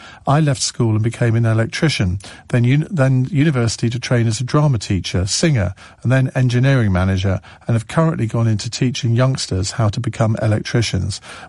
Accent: Cambridge, East of England, United Kingdom; well, I was born in Cambridge, I grew up not far away

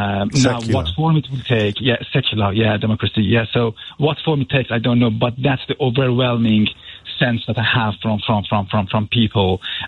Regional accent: United Kingdom; I'm a British Iranian, and I want to kind of offer a viewpoint from Iranians who are there in Iran.

